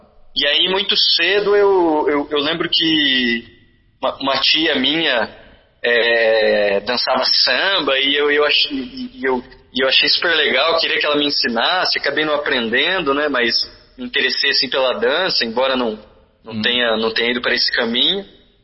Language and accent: Portuguese; Campo Mourão, Paraná, Brazil; eu sou mais aqui do interior, eu sou de Campo Mourão.